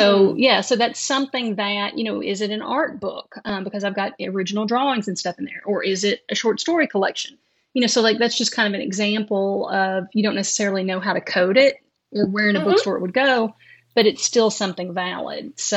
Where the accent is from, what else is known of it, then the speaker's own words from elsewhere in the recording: Sinking Fork, Kentucky, United States; I'm originally from Sinking Fork, Kentucky, which is a very rural. You know, very very rural. Like, we don't even have a post office anymore.